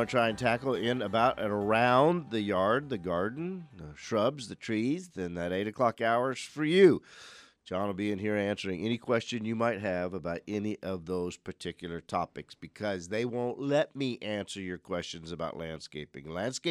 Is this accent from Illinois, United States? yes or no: no; Arizona, United States; growing up in Arizona, around water and around water skiing, it wasn't until about the 80s that they started enforcing operating a boat under the influence of alcohol